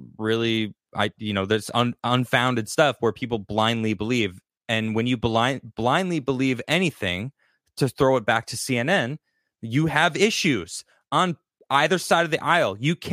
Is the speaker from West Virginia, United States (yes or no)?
no; Chicago, Illinois, United States; I'm a Blackhawks fan from Chicago. I'm from Chicago.